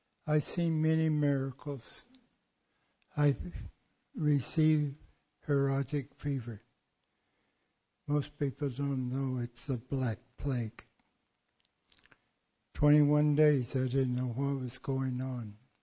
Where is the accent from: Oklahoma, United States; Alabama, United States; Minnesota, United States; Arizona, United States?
Oklahoma, United States; Blackwell; born there; I was born in Blackwell, Oklahoma.